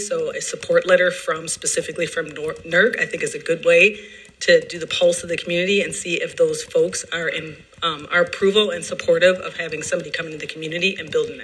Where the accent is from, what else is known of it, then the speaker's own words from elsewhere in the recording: Minneapolis, Minnesota, United States; I am a longtime resident of Minneapolis, born and raised in North Minneapolis, and a property owner on Upton and Queen Avenue North.